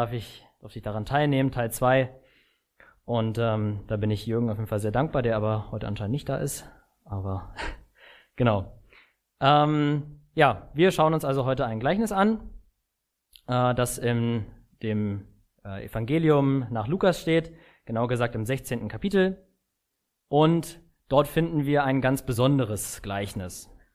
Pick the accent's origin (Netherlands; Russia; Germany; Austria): Germany; Blankenfelde, Brandenburg; now in Wolfsburg, Germany; ich bin 22 Jahre alt, ich komme aus Blankenfelde, aus der Hoffnung.de Gemeinde, wohne aktuell in Wolfsburg, arbeite da bei Volkswagen und bin jetzt seit fast 4 Jahren mit Jesus unterwegs